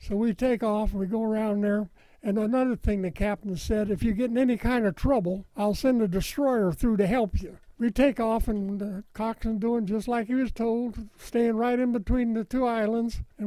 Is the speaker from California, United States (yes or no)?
yes; Bakersfield, California, United States; He came to the gun once when somebody told him that I was from Bakersfield, and then we talked.